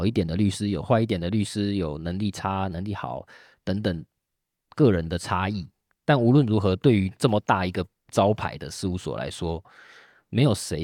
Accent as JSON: {"language": "Chinese", "town": "Tainan", "region": "Tainan City", "country": "Taiwan", "lives_now": "Taipei, Taiwan", "said": "因为我是台南人"}